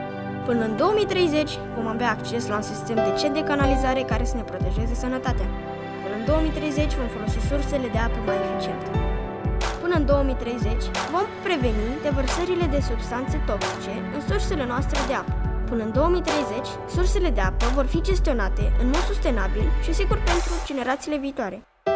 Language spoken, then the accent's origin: Romanian; Romania; sunt din România. Am 10 ani și în 2030 voi avea 25 de ani.